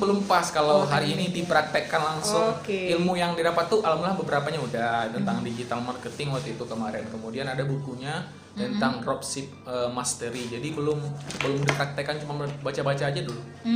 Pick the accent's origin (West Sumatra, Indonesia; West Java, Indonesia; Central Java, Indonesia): West Sumatra, Indonesia; Batusangkar; kalau saya kan asli bukan orang Padang disebut, tapi orang Sumatera Barat. Itu kan rata-rata Sumatera. Orang perantau ya, bukan orang Padang. Tapi saya orang Batu Sangkar.